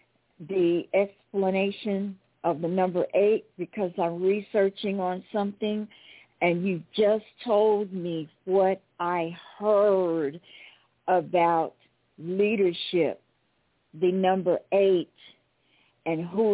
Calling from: Tucson, Arizona, United States; I'm calling you from Tucson, Arizona, the Gables Resort, and that number 8 is so major.

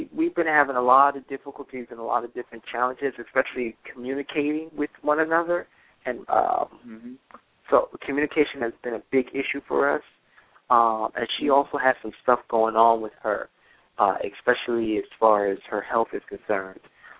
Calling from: Florida, United States; I'm from Florida.

